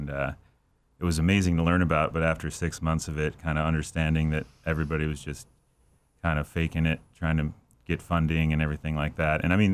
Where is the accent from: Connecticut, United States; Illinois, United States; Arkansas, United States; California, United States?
Illinois, United States; I grew up in the suburbs of Chicago.